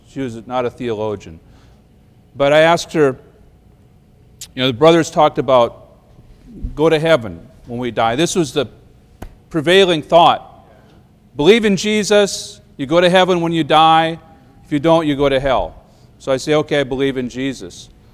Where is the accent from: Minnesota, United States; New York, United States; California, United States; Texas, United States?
Minnesota, United States; I was raised in the Midwest, around here in Minnesota, and I was raised in a Christian home.